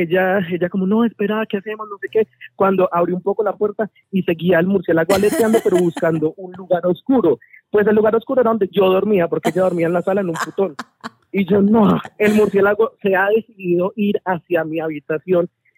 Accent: Bogotá, Colombia; Yo estoy en Armenia. Pues yo soy de Bogotá, vivo en Bogotá, pero pues estoy de vacaciones en Armenia.

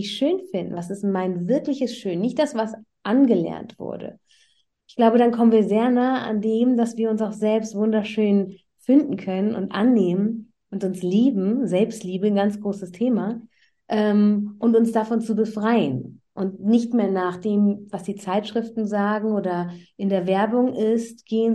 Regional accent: Iran; ich bin ursprünglich Iranerin

